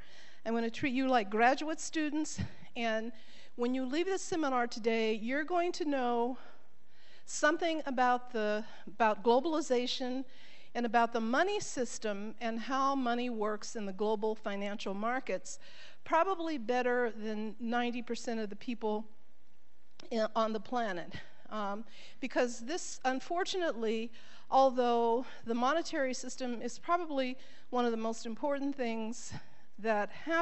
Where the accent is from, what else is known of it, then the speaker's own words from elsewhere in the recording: Ohio, United States; I'm from the Midwest in the United States, from a state called Ohio.